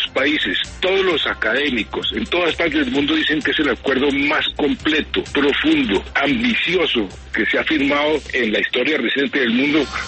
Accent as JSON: {"language": "Spanish", "country": "Colombia", "said": "como colombiano"}